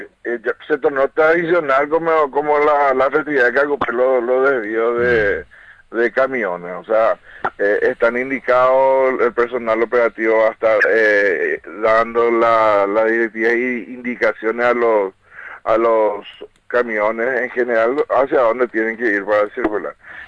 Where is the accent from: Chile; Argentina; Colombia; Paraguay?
Paraguay; somos los paraguayos, muchas veces somos inconscientes